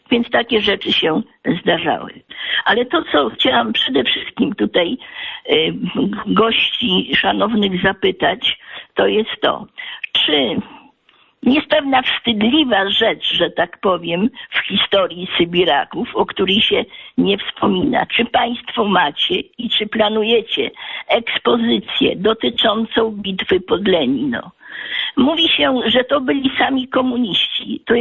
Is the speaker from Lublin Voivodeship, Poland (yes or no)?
no; Sopot, Pomeranian Voivodeship, Poland; Jestem z Sopotu i jestem sybiraczką autentyczną. To znaczy wraz z rodzicami byłam wywieziona w roku 1940